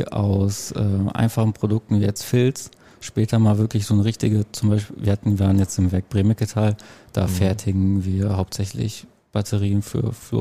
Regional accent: Olsberg, North Rhine-Westphalia, Germany; also ich komme jetzt aus Olsberg

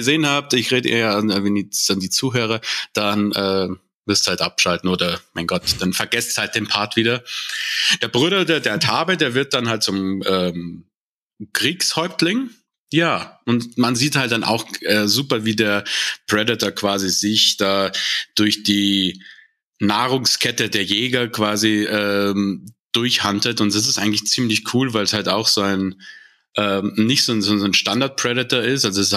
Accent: Munich, Bavaria, Germany; born there; Also geboren bin ich 1986 in München

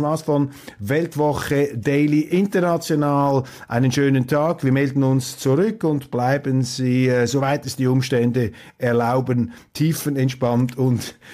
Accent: Switzerland; Als Schweizer ruft man da den Deutschen einfach zu, Opposition muss man widerlegen und nicht verbieten

